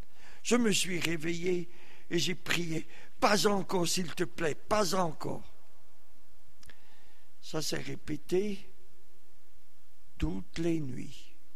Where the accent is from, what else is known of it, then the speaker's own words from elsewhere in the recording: Zurich, Switzerland; born there; je suis né en Suisse, à Zurich. Mon père était catholique, ma mère protestante.